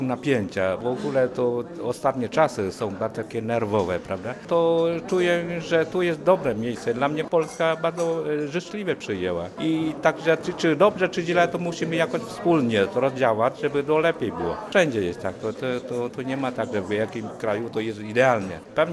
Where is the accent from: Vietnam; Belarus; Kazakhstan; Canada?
Vietnam; Polish is a second language; now in Poland; jestem z Wietnamu.